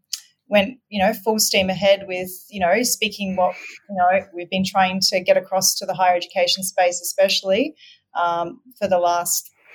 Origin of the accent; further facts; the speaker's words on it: Australia; obviously people can probably hear I'm not from the States. I'm Australian